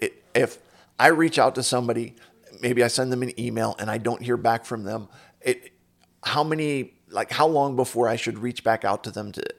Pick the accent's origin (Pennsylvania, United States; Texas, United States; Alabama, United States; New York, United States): Pennsylvania, United States; Philadelphia; now in Pittsburgh, United States; I grew up out in Philadelphia. I moved to Pittsburgh.